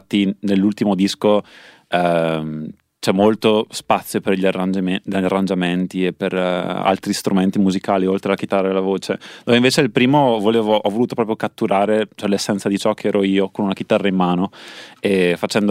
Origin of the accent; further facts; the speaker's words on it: Trentino-Alto Adige, Italy; io vengo dal lago di Garda, Alto